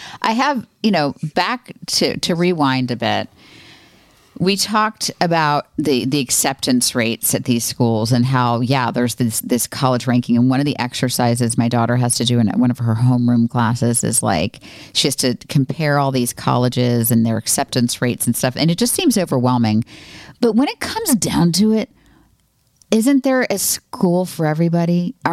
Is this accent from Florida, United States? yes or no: yes; Florida, United States; And I grew up in Florida.